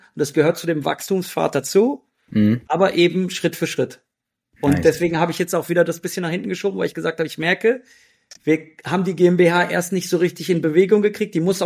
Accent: Hanover, Lower Saxony, Germany; ich komme ja aus Hannover, wir sind gewohnt, zweite Liga zu gucken

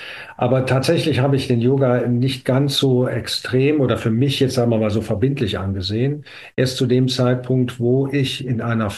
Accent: Düsseldorf, North Rhine-Westphalia, Germany; Ich bin kein gebürtiger Hahner, sondern bin Düsseldorfer und habe da eben meine Schule und so weiter gemacht.

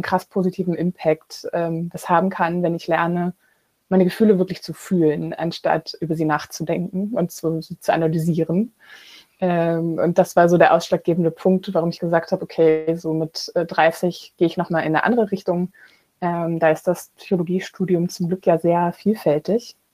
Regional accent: Northern Germany, Germany; now in Cologne, Germany; Ich bin allerdings ursprünglich ein Küstenkind, ich komme aus Norddeutschland

